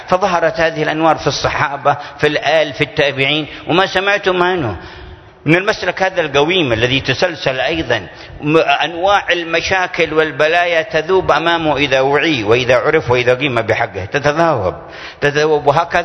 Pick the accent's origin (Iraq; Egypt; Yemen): Yemen; مع وجود ما عندنا في اليمن من ظروف ومشاكل